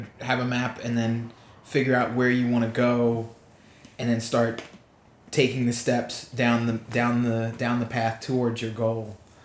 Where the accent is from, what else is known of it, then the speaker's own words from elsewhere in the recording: Pennsylvania, United States; I was raised in right outside of Philadelphia and raised by a single parent.